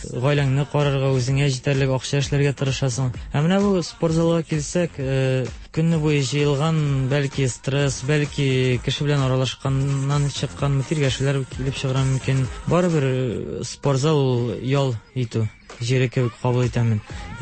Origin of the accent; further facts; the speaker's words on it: Tashybay, Bashkortostan, Russia; Мин Башкортстан районының Балтач районыннан, Ташыбай дигән авылдан.